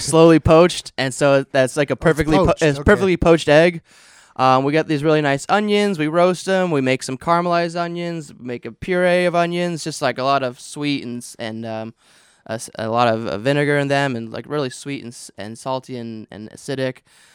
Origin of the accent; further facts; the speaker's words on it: Pacific Northwest, United States; I'm from the Pacific Northwest, and everything there is salmon and seafood.